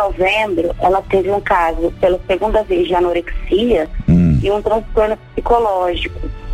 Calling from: Magda, São Paulo, Brazil; Eu falo de Magda, São Paulo.

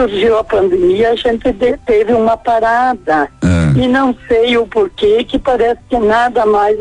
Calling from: Nonoai, Rio Grande do Sul, Brazil; Eu falo do Rio Grande do Sul, uma cidade chamada Nonoai.

